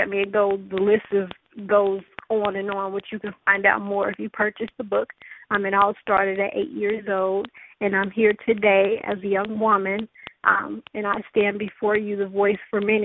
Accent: Chicago, Illinois, United States; moved away as an adult; I just moved to Georgia, and just trying to start my life fresh and over because I am from Chicago

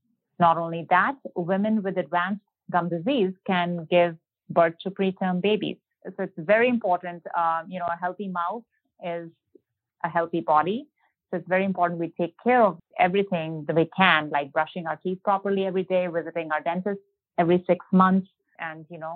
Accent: Michigan, United States; moved away as an adult; now in Georgia, United States; I'm from Michigan here. So my family is in Michigan.

